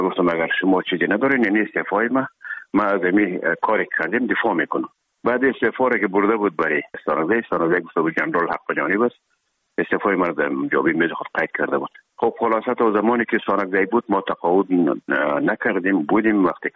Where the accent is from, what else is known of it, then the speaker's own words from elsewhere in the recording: Herat, Afghanistan; خودمان از هرات که آمدیم به اکادمی نظامی